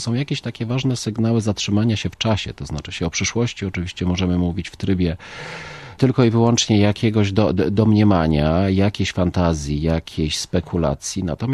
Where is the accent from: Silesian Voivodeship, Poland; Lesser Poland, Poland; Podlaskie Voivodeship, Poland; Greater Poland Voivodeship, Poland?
Silesian Voivodeship, Poland; Gliwice; co jest chyba zrozumiałe, bo jestem gliwiczaninem